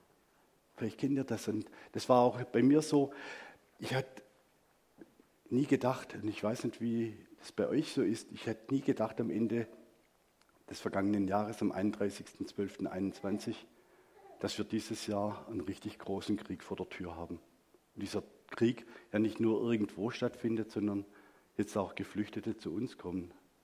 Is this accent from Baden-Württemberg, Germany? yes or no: yes; Gechingen, Baden-Württemberg, Germany; Ich bin in Gechingen groß geworden, in der Nähe von Calw, Böblingen da.